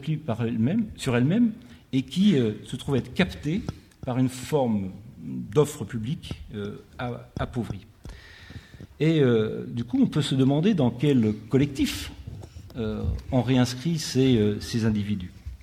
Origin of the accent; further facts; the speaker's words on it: Grenoble, Auvergne-Rhône-Alpes, France; je suis grenoblois